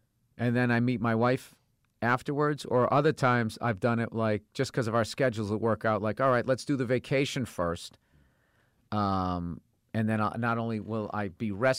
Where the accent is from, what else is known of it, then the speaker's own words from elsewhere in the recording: United States; as an American, to actually go there